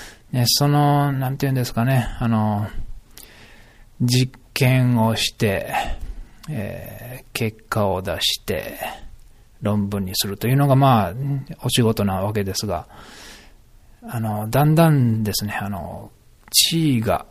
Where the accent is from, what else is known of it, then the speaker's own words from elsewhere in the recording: Kansai, Japan; accent: Kansai; この、いつもの関西弁で喋って